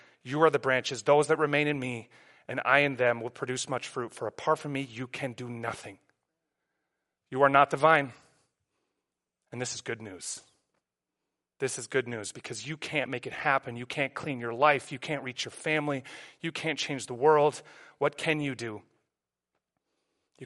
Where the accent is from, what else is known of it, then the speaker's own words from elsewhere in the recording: New Zealand; now in United States; There was a time when I came from New Zealand to the U.S., and I went from this really established identity and thriving social life to here in the U.S., and I had to start all over again.